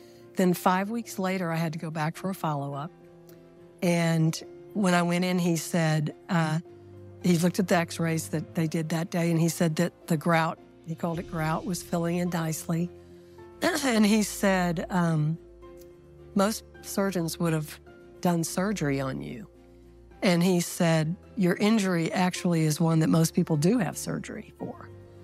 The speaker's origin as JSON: {"language": "English", "town": "Yukon", "region": "Oklahoma", "country": "United States", "also_born_or_lived": "Fort Worth", "said": "I'm from Yukon, Oklahoma, just outside of Oklahoma City. But I used to live in Fort Worth"}